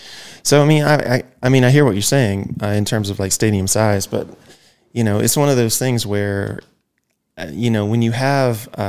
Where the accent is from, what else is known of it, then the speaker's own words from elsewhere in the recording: Georgia, United States; in my hometown, just outside of Athens, Georgia, where the University of Georgia is